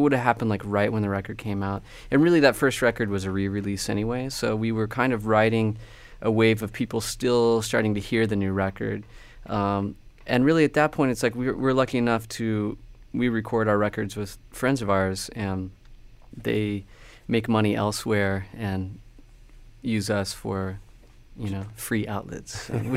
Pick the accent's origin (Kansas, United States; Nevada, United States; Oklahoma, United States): Oklahoma, United States; Where I grew up in Oklahoma, I was listening to a lot of Top 40